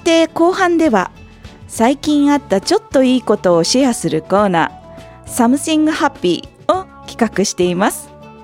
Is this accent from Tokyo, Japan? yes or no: no; Chiba, Japan; 千葉県山武地域を中心とした地域の情報を、千葉県生まれ千葉県育ちの私がいろんな切り口から紹介していきます。